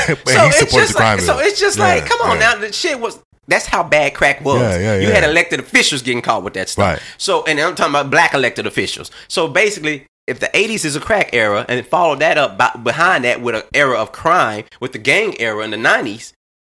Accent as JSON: {"language": "English", "town": "Little Rock", "region": "Arkansas", "country": "United States", "said": "I mean, I remember I'm from Little Rock, Arkansas."}